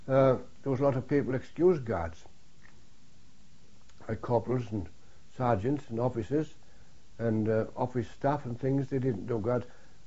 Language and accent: English; Barnard Castle, North East England, United Kingdom; Where are you from? I said, I'm from Barnard Castle.